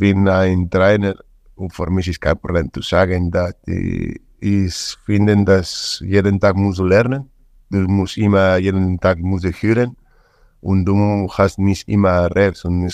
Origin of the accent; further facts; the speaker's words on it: Spain; German is a second language; now in Germany; ich bin kein Deutscher, ich bin Spanischer, aber ich bin ein Teil des wirklich langsam Deutscher geworden. Ich bin in meine Kopf, ich komme ein bisschen langsam. Früher war ich total Spanisch